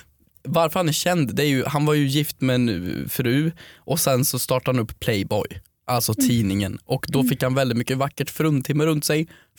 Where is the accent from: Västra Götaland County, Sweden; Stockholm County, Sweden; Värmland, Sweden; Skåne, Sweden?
Värmland, Sweden; jag är från Värmland.